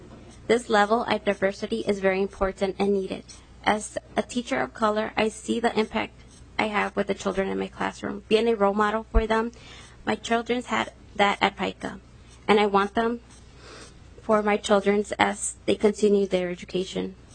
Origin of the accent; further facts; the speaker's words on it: Minnesota, United States; also born or lived in California; I was born in California. My parents moved to Minnesota in search for better job opportunities. I grew up in a Mexican culture, being the youngest of five siblings.